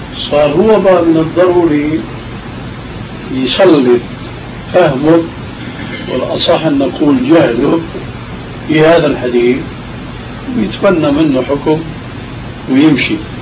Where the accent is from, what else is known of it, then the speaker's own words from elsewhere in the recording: Syria; كما يقولون عندنا في سوريا: يا أرض اشتدي ما حدا عليك أدي.